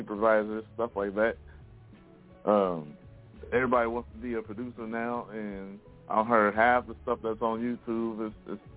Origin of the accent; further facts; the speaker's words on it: Dayton, Ohio, United States; Like I said, I'm from Dayton. So I started off small.